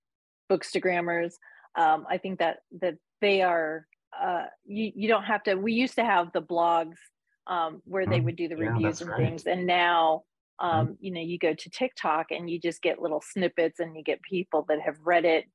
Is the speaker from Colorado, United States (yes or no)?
yes; Colorado, United States; I'm from Colorado. So I grew up thinking that this is just a pristine place and nothing bad happens here.